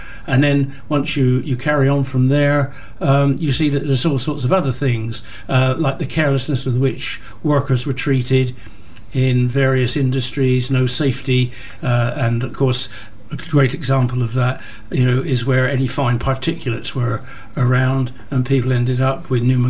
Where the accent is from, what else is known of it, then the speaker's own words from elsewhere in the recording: Portsmouth, South East England, United Kingdom; starting from my early childhood and growing up in Westside Portsmouth and going around Whale Island and fishing and so forth